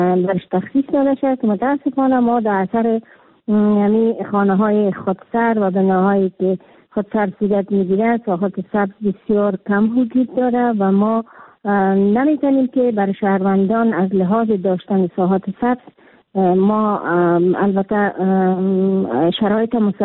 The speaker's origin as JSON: {"language": "Persian", "region": "Kabul", "country": "Afghanistan", "said": "ساحتی که ما داشتیم در شهر کابل که خود من یک کابلی هستم فوق‌العاده مکفی بود"}